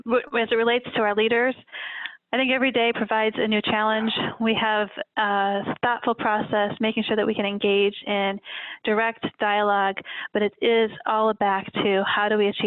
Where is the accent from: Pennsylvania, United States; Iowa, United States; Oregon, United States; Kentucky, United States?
Iowa, United States; I was born and raised actually in Iowa, and now I'm very pleased to spend the last half of my year in Michigan with my family.